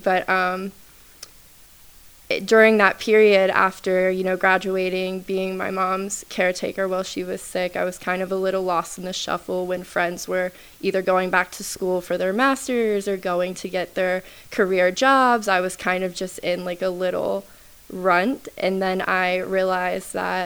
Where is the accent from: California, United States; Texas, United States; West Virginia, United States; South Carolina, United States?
West Virginia, United States; Harpers Ferry; also born or lived in Loudoun County, Virginia; Yes, I was born in Loudoun County, Virginia, but grew up in Harpers Ferry my whole life with my two brothers and my parents here.